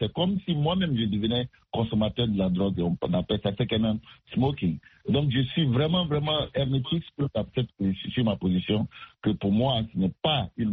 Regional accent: Côte d’Ivoire; now in United States; J'ai grandi en Côte d'Ivoire, en Afrique, et ma position est catégorique.

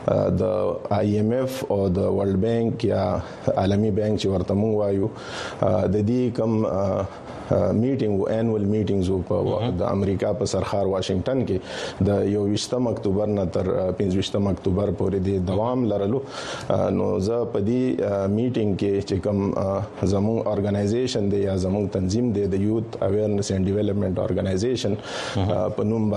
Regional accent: Khyber Pakhtunkhwa, Pakistan; now in Peshawar, Pakistan; زما تعلق د قبایلی سیمو او رگزی ضلع سره دی خو دا وخت موږ په پیښور کې میشته یو.

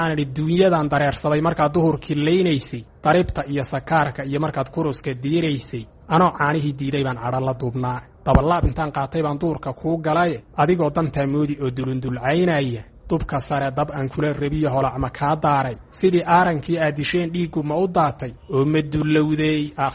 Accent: Somali Region, Ethiopia; waxaan ku soo koray anigu amaan ku dhashay baadiye gobolka Qorraxay, magaalada Qabridahar korkeeda, meelahaas baadiyihii baan ku soo koray, heer xoolo dhaqata ah oo geel dhaqata ah baadiyihii baan ku barbaaray.

